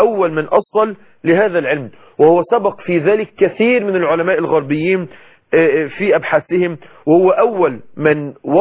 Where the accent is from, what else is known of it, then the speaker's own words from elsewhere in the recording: Egypt; وما تنسوش حضارة الدم اللي اتكلم عنها للأسف اعلاميين عندنا في مصر.